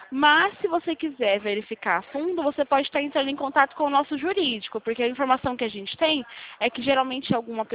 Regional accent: São Paulo, Brazil; sou do interior de São Paulo

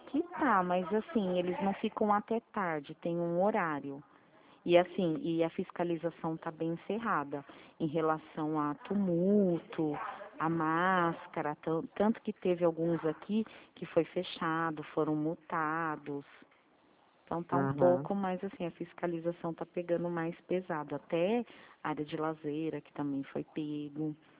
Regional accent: São Paulo, Brazil; moved away; eu vim de São Paulo pra cá, né? Que a minha família é daqui do interior e eu morava lá a vida inteira.

